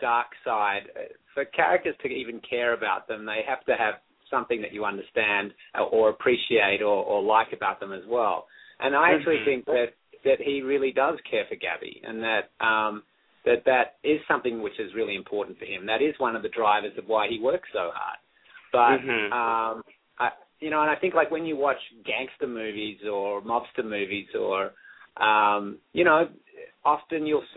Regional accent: Australia; Well, I'm an Australian, but because I don't really look like an Australian, I don't get to play Australian very often at all.

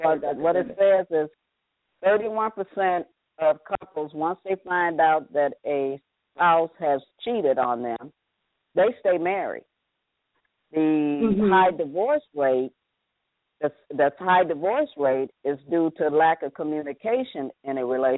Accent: Michigan, United States; I'm from Michigan. So, look, I grew up in Michigan.

